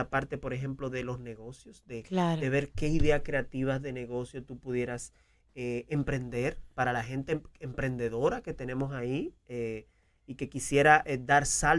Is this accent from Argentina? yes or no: no; Dominican Republic; now in United States; ocurre mucho en mi país. Yo soy dominicano. Y en Dominicana se usa mucho